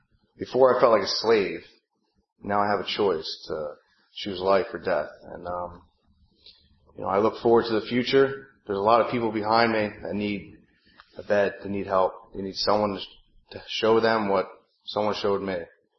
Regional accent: New Jersey, United States; I'm 31. I'm from New Jersey, a small little country town in northern Jersey.

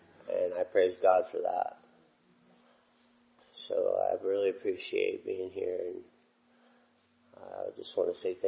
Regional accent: Cape Canaveral, Florida, United States; I live in Florida, and I'm from Cape Canaveral.

